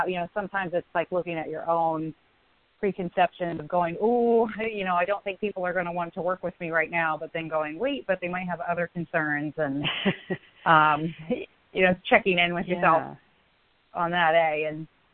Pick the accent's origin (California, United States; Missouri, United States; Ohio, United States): Ohio, United States; I'm from Ohio.